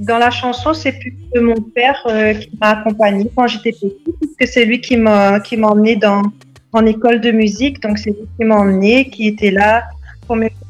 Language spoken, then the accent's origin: French; Réunion; je suis une chanteuse réunionnaise. De la Réunion